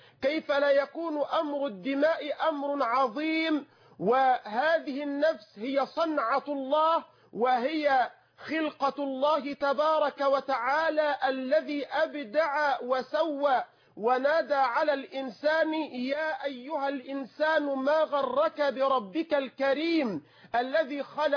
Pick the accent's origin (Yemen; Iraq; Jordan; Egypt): Egypt; بلدنا مصر